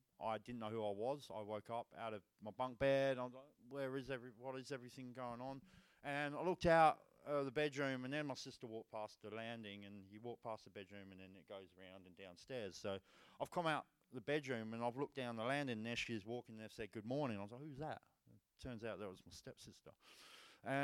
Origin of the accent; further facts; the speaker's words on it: England, United Kingdom; So, I come from England. I'm a very sheltered kid, very shy, very quiet.